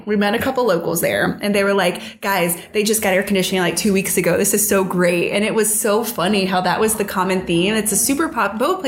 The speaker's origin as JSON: {"language": "English", "region": "Virginia", "country": "United States", "said": "Well, I'm not used to it. I'm from Virginia."}